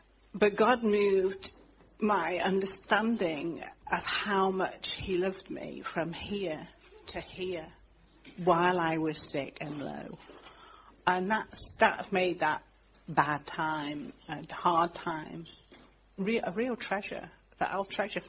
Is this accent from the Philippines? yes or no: yes; Philippines; accent: Filipino English; Oh, I'm Filipina version of English.